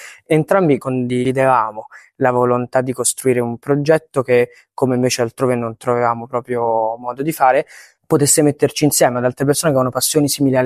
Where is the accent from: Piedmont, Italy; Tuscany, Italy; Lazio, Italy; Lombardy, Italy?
Lazio, Italy; Rome; ho 25 anni, sono cresciuto a Roma